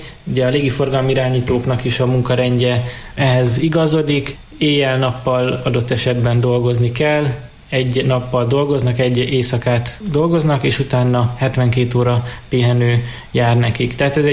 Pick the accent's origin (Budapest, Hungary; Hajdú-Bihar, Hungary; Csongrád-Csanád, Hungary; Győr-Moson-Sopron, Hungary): Hajdú-Bihar, Hungary; Debrecen; born or raised there